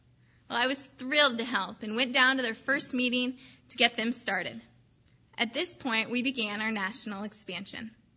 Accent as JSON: {"language": "English", "region": "Indiana", "country": "United States", "said": "since I'm from Indiana, I was really excited that we finally got one started at Indiana University this semester."}